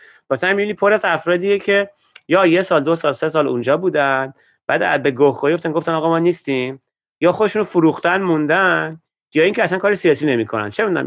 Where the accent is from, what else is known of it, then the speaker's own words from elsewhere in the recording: Iran; now in Washington, United States; من وقتی که من روز اول که از ایران اومدم اینجا